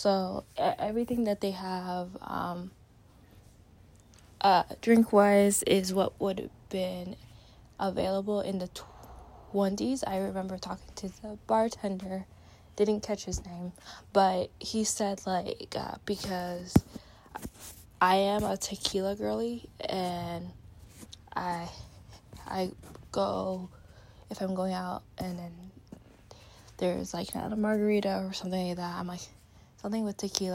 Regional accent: Canada; Again, I'm Canadian, so I don't really know about the USA in the 20s

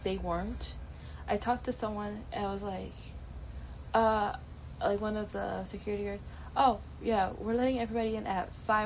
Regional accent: Montreal, Quebec, Canada; my hometown in Montreal, in French, how we pronounce, because Quebec is a French province, so it's Montreal

